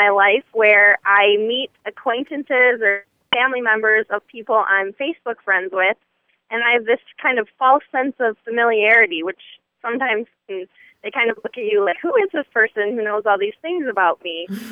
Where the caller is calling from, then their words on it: Michigan, United States; I'm calling from Michigan.